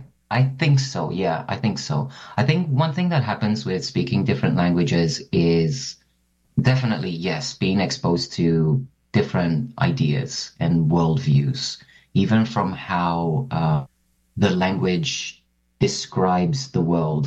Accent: Cyprus; when I was growing up in Cyprus, there was a bit of a movement brewing that was advocating for Greek Cypriot to be recognized as its own language.

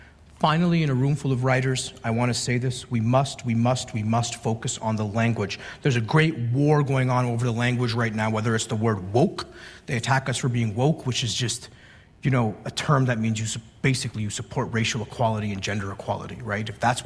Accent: Canada; where I grew up in Canada

